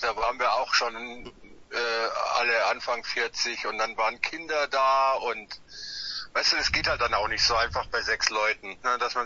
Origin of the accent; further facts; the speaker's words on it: Munich, Bavaria, Germany; Und na, wir sind ja aus München, das ist ja jetzt ja auch immer weit, ne?